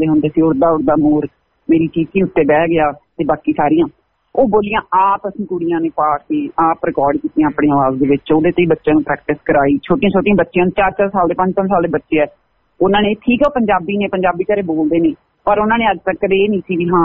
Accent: Bathinda, Punjab, India; ਮੈਂ ਬਠਿੰਡੇ, ਮੇਰੇ ਪੇਕੇ ਨੇ, ਤੇ ਮਤਲਬ ਮੈਂ ਪਿੰਡ ਵਿੱਚ ਵੱਡੀ ਪਲੀ ਹਾਂ, ਮੈਂ ਪਲੱਸ ਟੂ ਤੱਕ ਪਿੰਡ ਦੇ ਸਕੂਲ ਚ ਪੜ੍ਹੀ ਹੋਈ ਹਾਂ

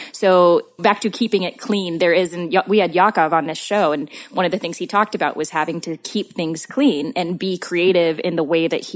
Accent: the Ozarks, United States; I'm from the Ozarks.

